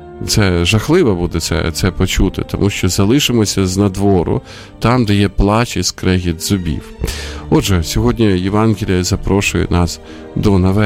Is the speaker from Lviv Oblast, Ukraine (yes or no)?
no; Sumy, Sumy Oblast, Ukraine; біля мого рідного міста теж от тривають бої, Суми